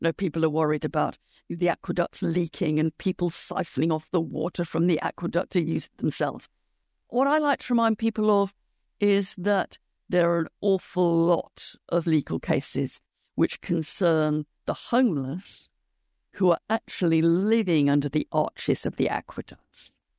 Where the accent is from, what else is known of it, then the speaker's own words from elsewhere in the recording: West Midlands, United Kingdom; I came not from Gloucestershire, but I came from Shropshire, which is on the border between Wales and England.